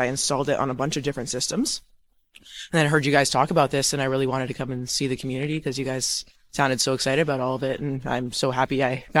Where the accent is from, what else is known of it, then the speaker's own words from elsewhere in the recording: Cloverdale, British Columbia, Canada; I'm from Cloverdale, BC, and this is my dad, and he's also from Cloverdale, BC.